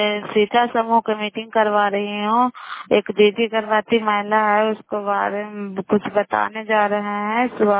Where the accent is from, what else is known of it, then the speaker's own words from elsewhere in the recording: Bairiganj, Bihar, India; मैं नालंदा जिला का रहने वाली हूँ। मैं कराई ब्लॉक मकराता पंचायत ग्राम बैरीगंज से बोल रही हूँ।